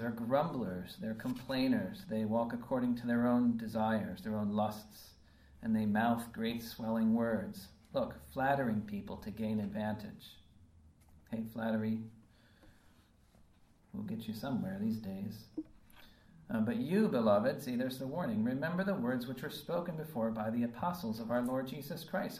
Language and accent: English; United States; I guess because I'm American, I think of American history.